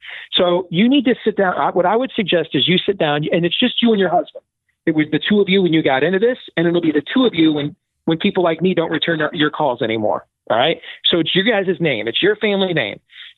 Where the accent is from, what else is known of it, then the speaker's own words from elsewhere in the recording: Iowa, United States; this was getting to the end of her run for the presidency here in my home state of Iowa.